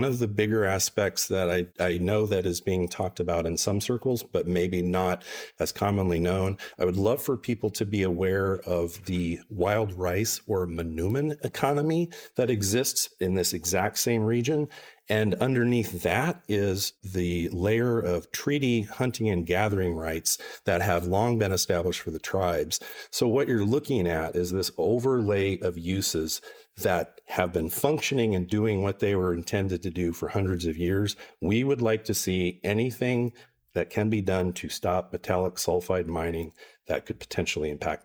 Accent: Minnesota, United States; born there; I was born in Minnesota. I work for Wisconsin, but I live on the Montreal River in Michigan.

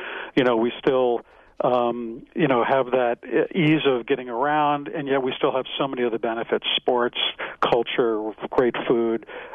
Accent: Miami Beach, Florida, United States; I grew up in Miami Beach, Florida, which talk about like a glamour spot, you know.

